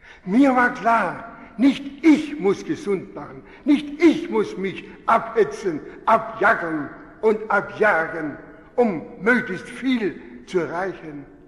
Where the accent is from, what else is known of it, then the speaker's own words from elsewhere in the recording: Baden-Württemberg, Germany; Ich bin ja im Schwarzwald geboren, Südschwarzwald, meine Heimat.